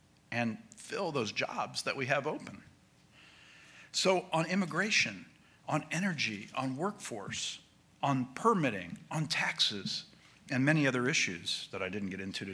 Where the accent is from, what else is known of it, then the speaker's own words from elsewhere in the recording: Ohio, United States; in my home state of Ohio